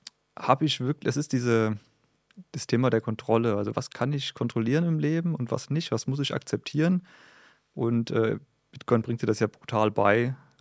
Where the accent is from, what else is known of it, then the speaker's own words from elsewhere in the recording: Wiesbaden, Hesse, Germany; Ich komme aus Wiesbaden, habe eine kleine, feine Familie